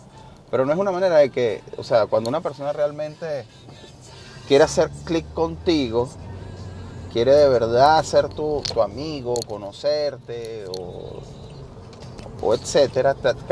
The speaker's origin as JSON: {"language": "Spanish", "country": "Venezuela", "said": "y digo uno como buen venezolano refiriéndome a mí también"}